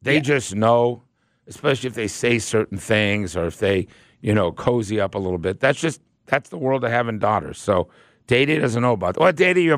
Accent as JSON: {"language": "English", "town": "Brookline", "region": "Massachusetts", "country": "United States", "tie": "born or raised there", "said": "I was like, I grew up in Brookline, Massachusetts."}